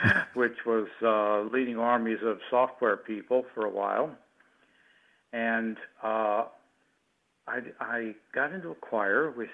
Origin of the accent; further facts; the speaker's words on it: Philadelphia, Pennsylvania, United States; moved away as an adult; I am from the from Northeast, from the Philadelphia area, but I only lived there about 21 years of my life, and moved away.